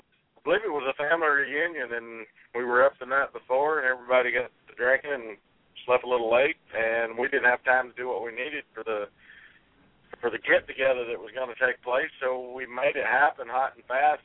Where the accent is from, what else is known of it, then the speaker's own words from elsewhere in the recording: Kennesaw, Georgia, United States; I cooked one in Kennesaw, Georgia, in my hometown